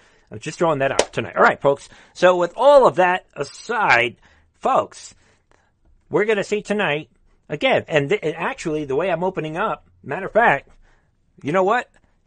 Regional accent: Bronx, New York, United States; you could say because maybe I was raised in the Bronx.

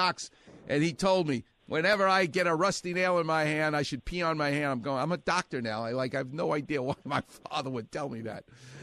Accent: New York, United States; I'm a New Yorker. I'm not a sweetheart like you from Fairfax High School.

